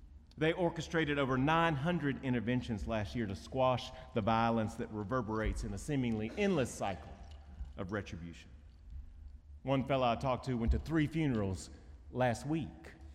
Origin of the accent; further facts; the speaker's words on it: Baltimore, Maryland, United States; We're from Baltimore. We don't smile.